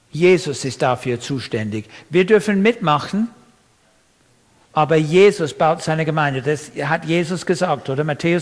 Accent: England, United Kingdom; German is a second language; moved away as an adult; also born or lived in Austria; Ich bin Engländer. Ich war 20 Jahre lang in Österreich, deswegen ist mein Deutsch ein bisschen komisch.

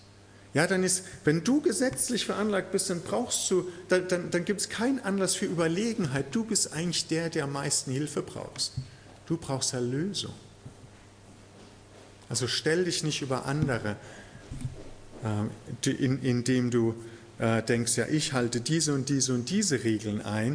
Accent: Germany; Ich bin Deutscher, aber ist egal.

